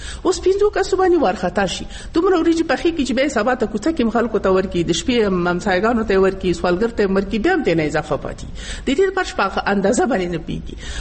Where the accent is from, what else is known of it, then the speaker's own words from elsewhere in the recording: Nangarhar, Afghanistan; زه چون د ننګرهار یم